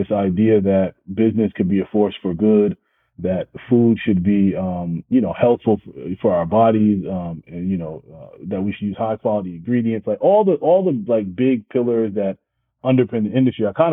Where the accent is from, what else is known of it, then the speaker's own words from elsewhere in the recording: Brooklyn, New York, United States; I grew up in Brooklyn. So I grew up in downtown Brooklyn, lived there up until I was, you know, 17 and graduated high school.